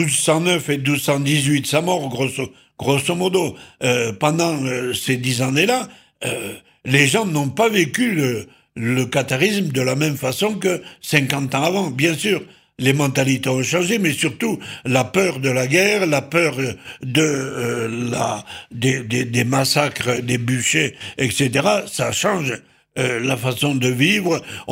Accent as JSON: {"language": "French", "region": "south of France", "country": "France", "said": "Et le tourisme est surtout chez nous, dans le Midi."}